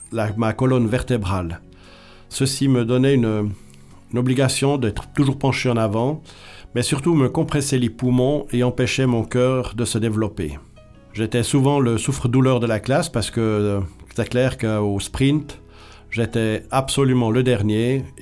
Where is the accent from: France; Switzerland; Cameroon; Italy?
Switzerland; j'habite en Suisse et j'ai grandi en Suisse.